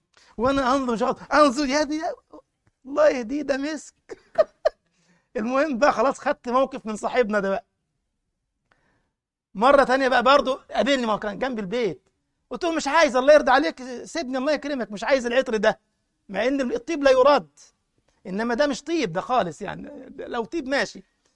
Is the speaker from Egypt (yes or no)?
yes; Egypt; ولابس القميص الأبيض، عندنا في مصر مش هنا طبعا